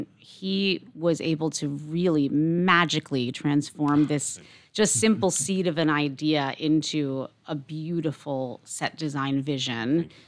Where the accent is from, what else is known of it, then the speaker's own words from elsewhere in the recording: New York, United States; I grew up in New York, so I grew up going to the Met, and I love that too.